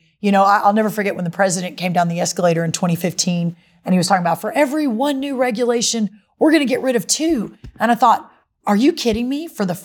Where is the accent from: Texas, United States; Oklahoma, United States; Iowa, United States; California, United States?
Texas, United States; I'm a Texan, and our South Texas, the citrus farmers down there